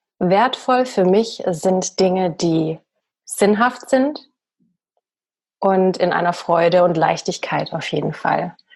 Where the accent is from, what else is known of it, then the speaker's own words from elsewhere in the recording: Bavaria, Germany; accent: Bavarian; Sonst müsste ich hier immer noch mit einem bayerischen Dialekt sprechen. Ich meine, ich liebe meinen Dialekt. Ich kann das auch immer noch, by the way.